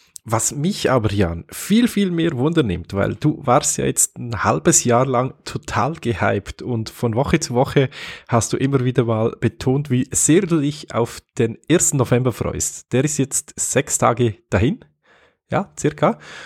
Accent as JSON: {"language": "German", "country": "Switzerland", "said": "Bei uns in der Schweiz sind es übrigens 30 Währungsfranken Differenz"}